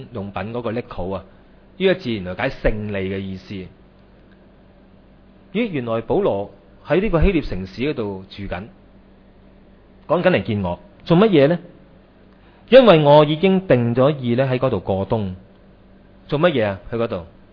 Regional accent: Hong Kong; 如果我们香港人呢就立刻改名，是吧？

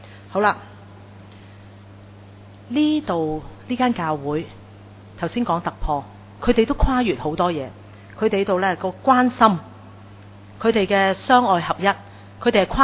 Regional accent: Hong Kong; 作为一个香港人

